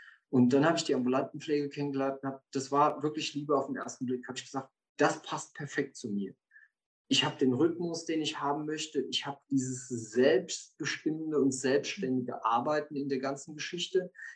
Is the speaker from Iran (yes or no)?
no; Serbia; Die Ausbildung habe ich in Serbien gemacht. Ursprünglich komme ich aus Serbien.